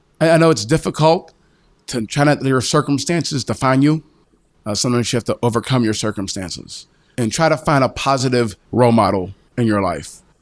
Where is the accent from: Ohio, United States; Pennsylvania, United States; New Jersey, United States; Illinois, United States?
Pennsylvania, United States; Penn Hills; born or raised there